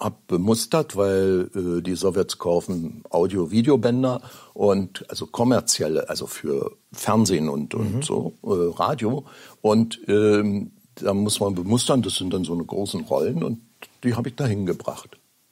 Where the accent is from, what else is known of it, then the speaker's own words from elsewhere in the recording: East Germany, Germany; Ich war ja ein Kind der DDR, dort erzogen